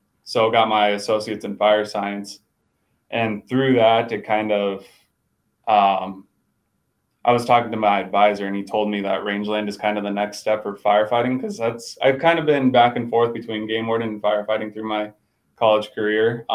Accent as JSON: {"language": "English", "town": "Casper", "region": "Wyoming", "country": "United States", "said": "Yeah, so I'm from Casper, Wyoming."}